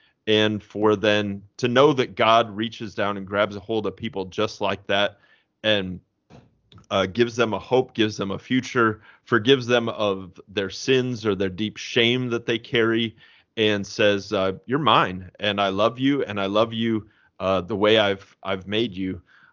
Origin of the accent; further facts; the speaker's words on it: Fort Wayne, Indiana, United States; I grew up in a Lutheran household. I grew up in Fort Wayne, Indiana.